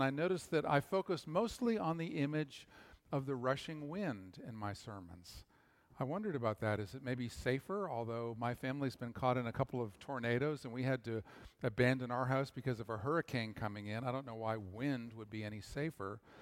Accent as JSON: {"language": "English", "country": "Canada", "tie": "born or raised there", "moved": "yes", "lives_now": "Austin, United States", "said": "I grew up in Canada, some of you know"}